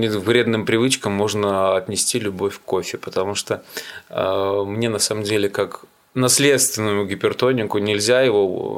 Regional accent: Baranovichi, Brest Region, Belarus; born there; я родился в Барановичах, я отмечаю там.

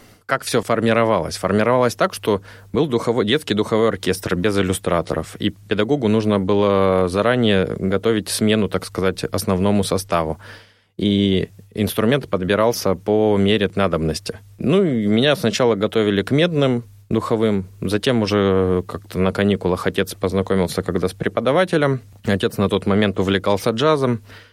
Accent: Kremenchuk, Poltava Oblast, Ukraine; born there; Родился я, оговорюсь, на Украине, в Полтавской области, в городе Кременчуг.

